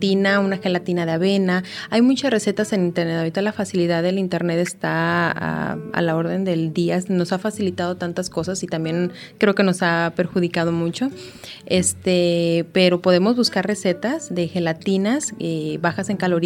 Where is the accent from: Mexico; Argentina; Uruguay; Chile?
Mexico; nosotros como mexicanos desgraciadamente tenemos dichos que relacionan todo con la comida.